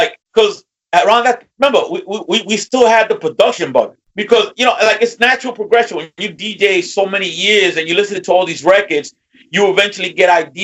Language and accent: English; New York, United States; I said, yo, man, I'm from New York, man. We do everything.